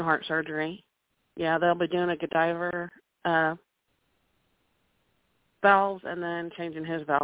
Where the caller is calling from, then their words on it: Oklahoma, United States; from Oklahoma.